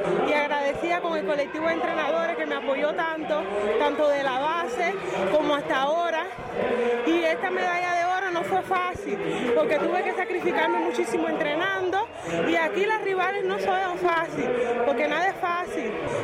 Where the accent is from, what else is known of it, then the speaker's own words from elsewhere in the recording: Cuba; decirle que yo luché por ellos, por mi pueblo, por mi patria, por sacar a mi país adelante y representarlo.